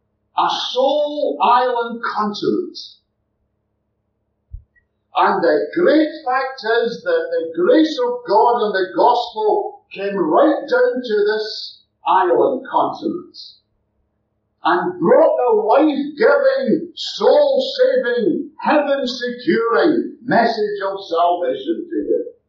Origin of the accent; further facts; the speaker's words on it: Australia; I don't come from New Zealand. I come from a better country than New Zealand. I come from Australia. It's bigger, it's brighter, it's better.